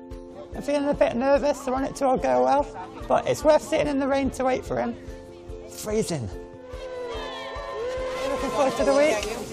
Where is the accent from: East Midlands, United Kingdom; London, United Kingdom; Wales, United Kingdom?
East Midlands, United Kingdom; Chesterfield; I'm from Chesterfield in England.